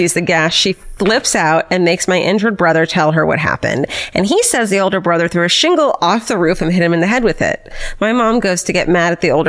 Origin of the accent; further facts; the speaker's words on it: Toronto, Ontario, Canada; I grew up in Toronto as the youngest of four siblings. When I was about 8, we moved into a new house with an antenna pole in the backyard.